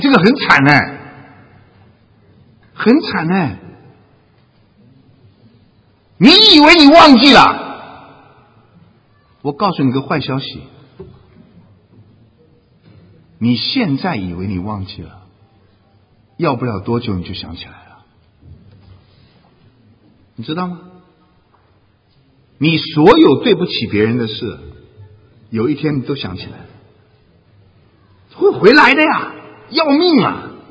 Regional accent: China; 我们中国人的传统说怎么办你知道吗？中国人的传统说将功赎罪

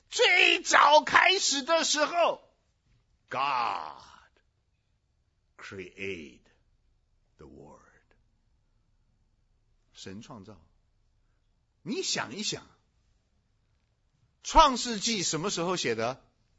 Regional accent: China; 你知道希腊很多方面呢、跟我们中国人是很像的

